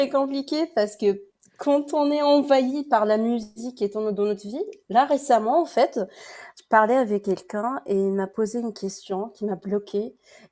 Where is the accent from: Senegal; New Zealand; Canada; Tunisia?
Tunisia; moved away; prévu d'aller chez moi en Tunisie. J'ai écrit une chanson, une nouvelle chanson. J'ai écrit ici parce que j'avais un peu le mal de pays et ça m'a rappelé un peu mes origines